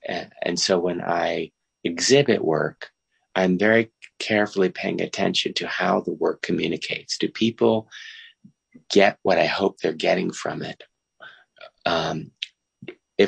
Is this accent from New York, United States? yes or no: yes; Alter Ridge, New York, United States; I usually, when I meet people, I say I'm from Alter Ridge, upstate New York. And then they say, where's that? And I say, well, it's just right outside of Malta.